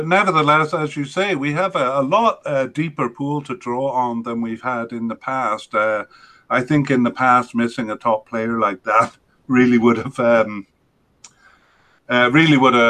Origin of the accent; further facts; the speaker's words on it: Edmonton, Alberta, Canada; I mean, actually, we should point out because we're from Edmonton